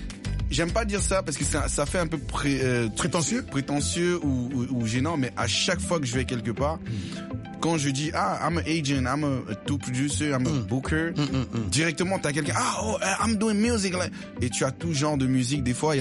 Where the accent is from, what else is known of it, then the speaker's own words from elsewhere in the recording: Cameroon; now in France; je suis parti du Cameroun par le désert. Je suis arrivé en France.